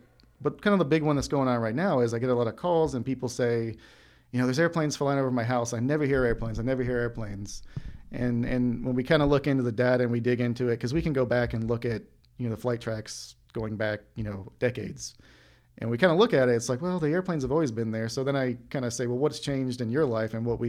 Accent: Raleigh, North Carolina, United States; So I was actually born and raised in Raleigh.

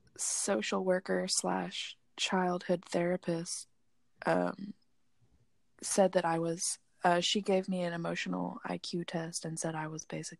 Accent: Florida, United States; Well, I'm from Florida, so.

